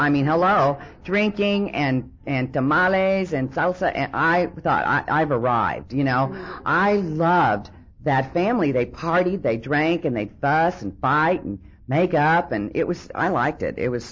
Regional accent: Oklahoma, United States; born there

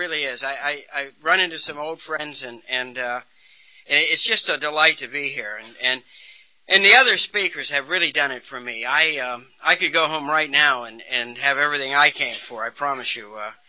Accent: Martins Ferry, Ohio, United States; born there; now in North Carolina, United States; I was born in a small town in Ohio. You can tell that I'm probably not from North Carolina.

